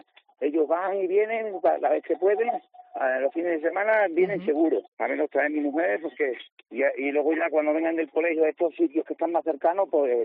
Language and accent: Spanish; Huertas de Ánimas, Extremadura, Spain; por querer también pasar por mi pueblo por Huertas de Ánimas, que pasamos, nos debíamos 2 días, perdimos 2 días, pero mereció la pena, porque nos recibieron, la verdad, muy bien la gente del pueblo.